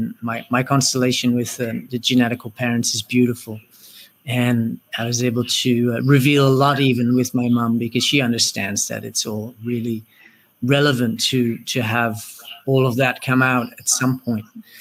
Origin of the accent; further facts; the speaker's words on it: Netherlands; first language Dutch; English is a second language; And I translated this aspect of what it is that I want back into my native tongue. And I realized that when we ask a child in the Netherlands, we ask that child, what do you will?